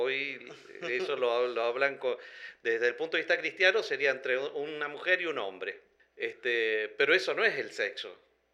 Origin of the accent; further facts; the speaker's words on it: Argentina; now in United States; Soy de Argentina, pero ya Dios me perdonó.